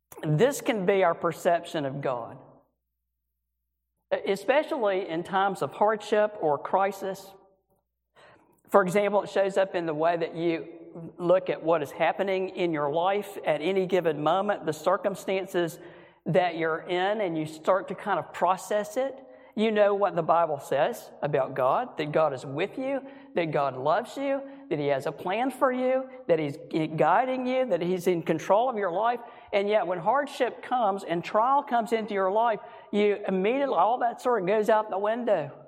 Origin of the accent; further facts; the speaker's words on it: Florida, United States; She's from Mississippi. I'm from Florida, but we met in college kind of later.